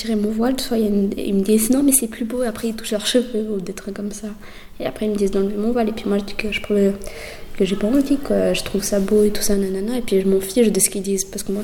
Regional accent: Somalia; puis je suis somalienne.

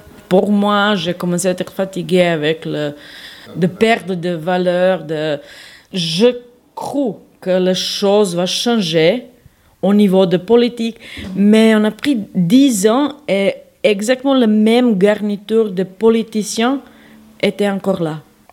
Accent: Serbia; Je viens de Serbie et j'avais l'opportunité de préparer mes premières soupes.

